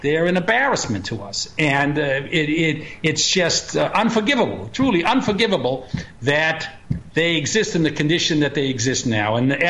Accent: Boston, Massachusetts, United States; moved away as an adult; now in New York, United States; Well, you know, I'm a Bostonian, but I've been in New York for over 40 years, and it suits me, and I'm a real New York chauvinist.

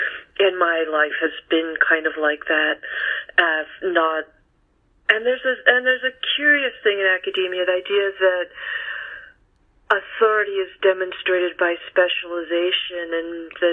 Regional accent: California, United States; because when I was growing up in California, we were regarded almost universally as a kind of barbarian hinterland

